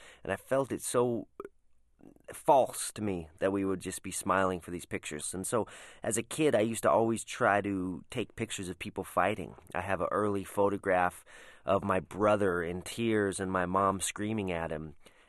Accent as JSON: {"language": "English", "town": "Lakewood", "region": "Colorado", "country": "United States", "tie": "born or raised there", "said": "when I was a kid growing up in Colorado in the suburbs of Lakewood, Colorado"}